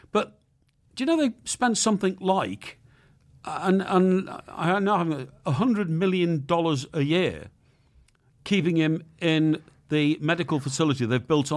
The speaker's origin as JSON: {"language": "English", "country": "United Kingdom", "said": "He said, yeah, I got that, mate. You're a limey."}